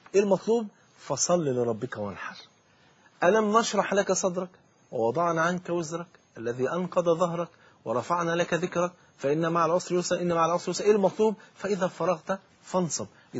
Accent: Egypt; انا كرجل مصري

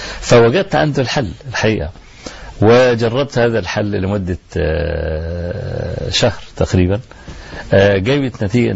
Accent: Egypt; فقالوا لي بقى أروح خد الطب الألماني وانضمه على الطب عندنا في مصر وممكن نطلع بمنظومة

